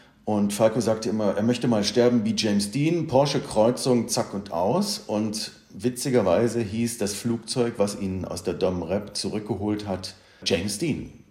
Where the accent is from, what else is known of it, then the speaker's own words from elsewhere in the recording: Thuringia, Germany; now in Berlin, Germany; Ich komme aus Thüringen gebürtig, bin aber jetzt schon seit 35 Jahren in Berlin.